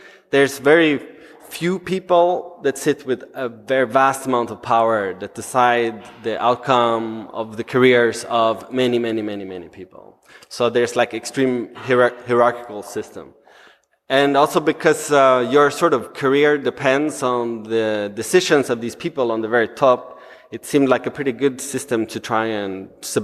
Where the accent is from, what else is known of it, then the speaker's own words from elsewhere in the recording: Sweden; now in Amsterdam, Netherlands; I come from Sweden, currently based in Amsterdam and Berlin